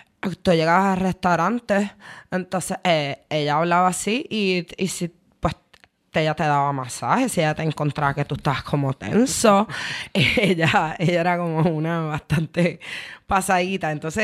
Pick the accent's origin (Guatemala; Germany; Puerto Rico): Puerto Rico; yo soy puertorriqueña, pero mis dos papás son de República Dominicana.